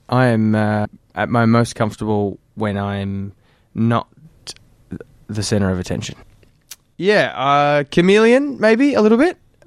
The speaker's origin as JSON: {"language": "English", "town": "Glen Waverley", "region": "Victoria", "country": "Australia", "tie": "born or raised there", "said": "Yeah, I grew up here. I grew up in Glen Waverley, not in the city. And in fact, didn't really know a lot about the city at all. But yeah, I grew up in the sheltered southeastern suburbs of Melbourne."}